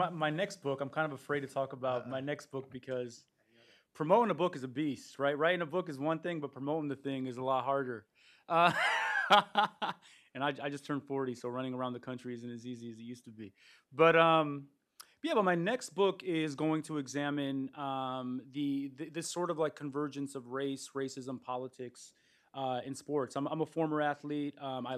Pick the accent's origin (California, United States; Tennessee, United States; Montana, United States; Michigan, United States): Michigan, United States; Detroit; And I'm from Detroit, so I'm used to dark alleys.